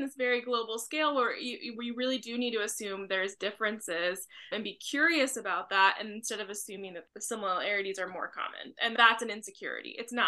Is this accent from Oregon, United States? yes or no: yes; Oregon, United States; I'm from Oregon. My husband's from New Jersey.